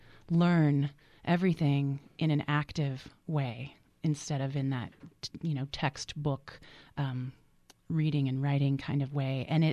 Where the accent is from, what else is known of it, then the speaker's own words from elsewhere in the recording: New Mexico, United States; I'm from New Mexico. Don't ask me why I chose French.